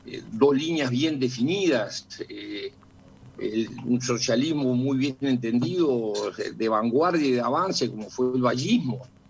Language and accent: Spanish; Uruguay; Yo, como todo uruguayo, venía a una elección